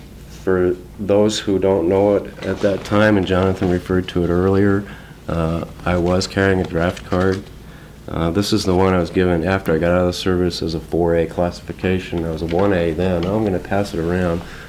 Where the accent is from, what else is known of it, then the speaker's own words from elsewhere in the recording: New Jersey, United States; moved away as an adult; My mother and I joined him shortly after my birth. And I was raised in New Jersey until I was 19 years old.